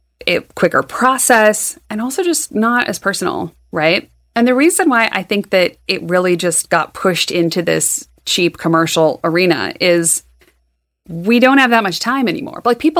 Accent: United States; I'm American.

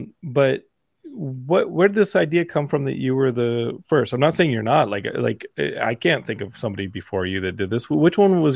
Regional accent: Texas, United States; It's cool to be from Texas when you're like her, not when you're like Ted Cruz, but Texas represents. I'm Texan.

